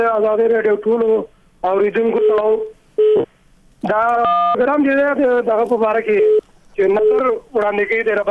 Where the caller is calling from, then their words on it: Nangarhar, Afghanistan; زه د ننګرهار دی د رینورو ولسوالۍ نه تماس کوم